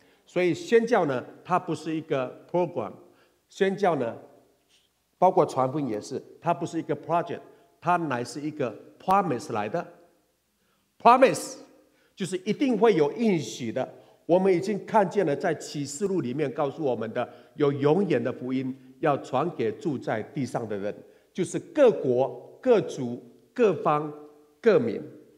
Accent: Taiwan; 我是台湾的原住民高山族以前有人叫我们山地人

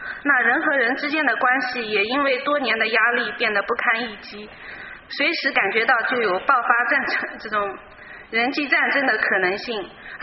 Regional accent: Zhejiang, China; 我来自中国浙江。

